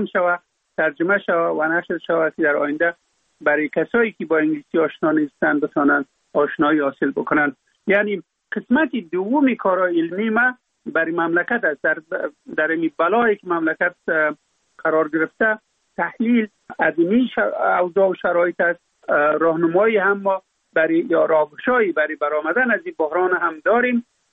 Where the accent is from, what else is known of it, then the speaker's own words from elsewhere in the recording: Afghanistan; در اونجا فقط من افغان هستم،